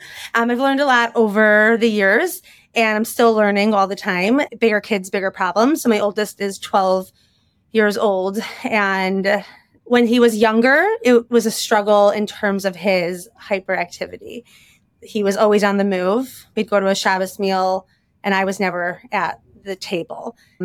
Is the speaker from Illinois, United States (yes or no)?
yes; Chicago, Illinois, United States; now in Lower Merion, United States; I was born and raised in Chicago.